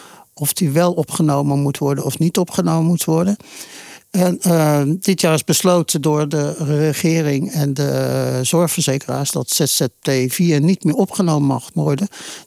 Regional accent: Rotterdam, South Holland, Netherlands; now in Ridderkerk, Netherlands; ik ben geboren in Rotterdam. Daar heb ik ook mijn scholen gevolgd.

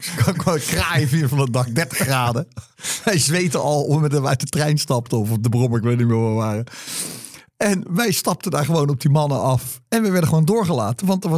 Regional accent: Wassenaar, South Holland, Netherlands; En ik weet nog dat op hem twee van die monteurs kwamen gewoon bij ons thuis in Wassenaar.

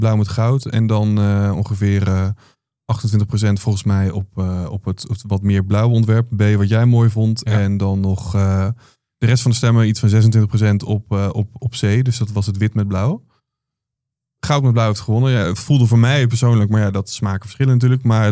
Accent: Netherlands; Maar volgens mij ook wel echt gewoon als Nederlander zijnde mag je daar echt trots op zijn

